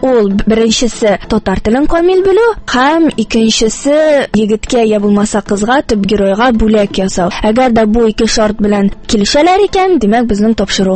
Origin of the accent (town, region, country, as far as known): Kazan, Tatarstan, Russia